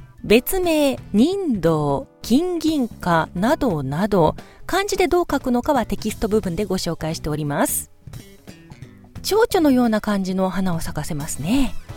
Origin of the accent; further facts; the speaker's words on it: Gunma, Japan; 私のふるさと群馬県のね